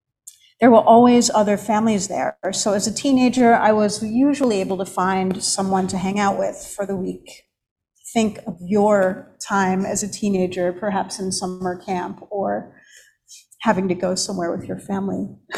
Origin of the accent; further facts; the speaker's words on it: New York, United States; I grew up on Long Island, just a 45-minute drive from Manhattan, where there was so much light from the night sky.